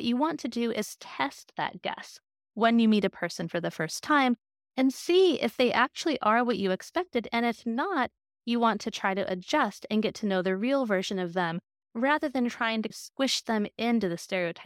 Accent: Arizona, United States; there were many cultures in my home state of Arizona that I had grown up around that were not familiar to other people.

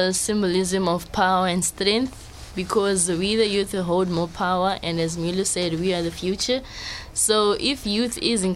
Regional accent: Zimbabwe; also born or lived in Botswana; now in South Africa; I'm a Zimbabwean, but live in South Africa. I was born in Zimbabwe, but lived in Botswana for 12 years, then came to South Africa 2018.

